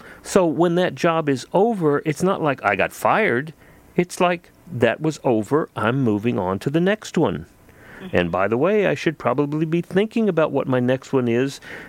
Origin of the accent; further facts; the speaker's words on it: Texas, United States; also born or lived in Massachusetts; Now, you know, I grew up in South Texas and then spent a lot of time in Massachusetts on the East Coast.